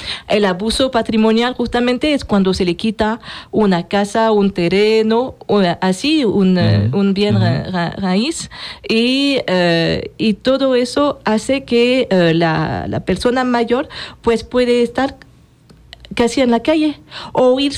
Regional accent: France; Y en mi país, en Francia, cuando se habla de las familias mexicanas

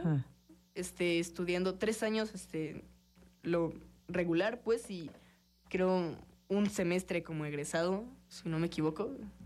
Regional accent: Morelos, Mexico; also born or lived in Mexico City; en realidad nací en la Ciudad de México. Pues soy un morelense adoptivo, digamos. O sea, vine aquí cuando era muy pequeño

